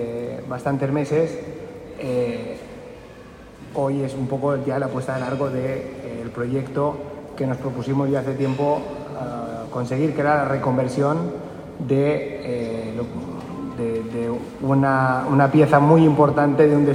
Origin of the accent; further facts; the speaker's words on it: Balearic Islands, Spain; lo que entiendo yo como mallorquín y la mayoría de gente queremos para este destino